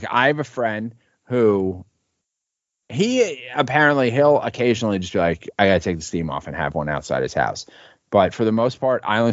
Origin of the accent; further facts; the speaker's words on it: Bronx, New York, United States; Yeah, there was a little bit like in high school because I grew up in the Bronx